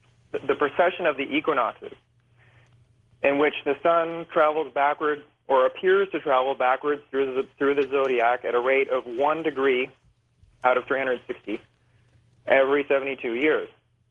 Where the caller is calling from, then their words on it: Toronto, Ontario, Canada; from Toronto.